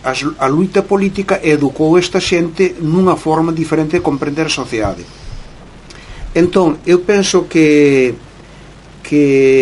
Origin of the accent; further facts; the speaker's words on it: Galicia, Spain; pero nós somos galegos, e ser galegos non é cualquier cousa.